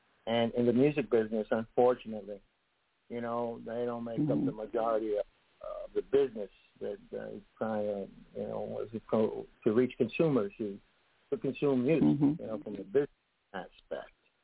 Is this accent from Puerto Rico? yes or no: yes; Puerto Rico; But I'm from Puerto Rico, and most of the executives in Miami that were making the call